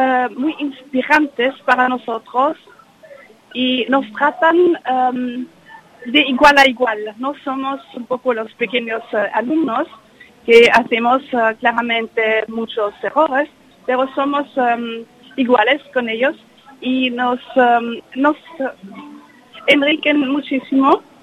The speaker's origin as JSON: {"language": "Spanish", "region": "Vienna", "country": "Austria", "also_born_or_lived": "New York", "second_language": "Spanish", "said": "soy de Viena, soy austríaca y la lengua española siempre me ha gustado muchísimo"}